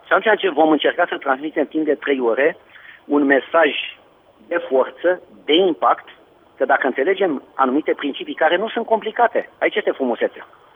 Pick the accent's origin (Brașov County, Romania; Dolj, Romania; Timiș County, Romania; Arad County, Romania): Dolj, Romania; Craiova; sunt din Craiova